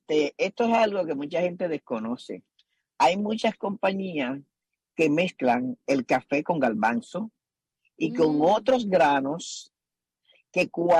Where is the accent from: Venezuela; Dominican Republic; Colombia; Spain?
Dominican Republic; Sí, yo soy dominicana.